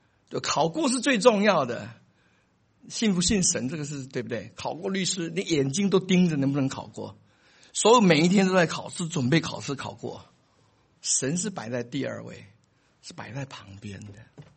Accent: Taiwan; 那其实我从台湾来，我出生在一个农村的家庭哈，在一个乡下长大的

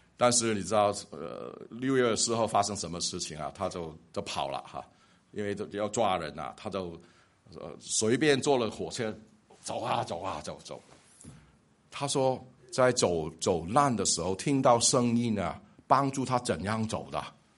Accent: Hong Kong; 他见到我是一个香港人，一看就知道香港人哈。

